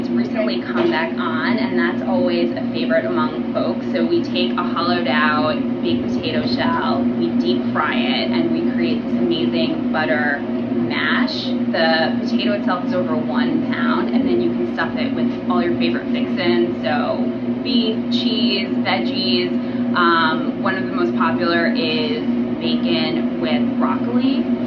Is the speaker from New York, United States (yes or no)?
yes; Westchester, New York, United States; I mean, I love Westchester. I grew up in Westchester.